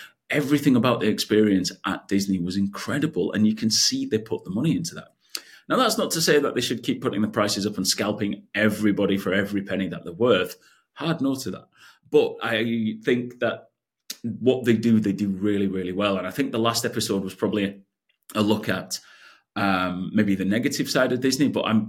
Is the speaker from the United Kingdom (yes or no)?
yes; United Kingdom; I'm a Brit and I hate the kind of forced, hey, sir, how's your day going?